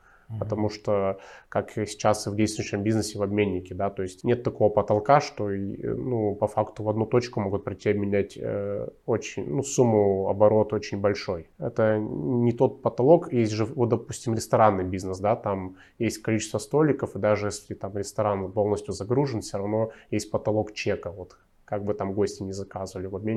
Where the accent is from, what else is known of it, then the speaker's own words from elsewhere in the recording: Nizhny Tagil, Sverdlovsk Oblast, Russia; Вообще, мой родной город Нижний Тагил, где я родился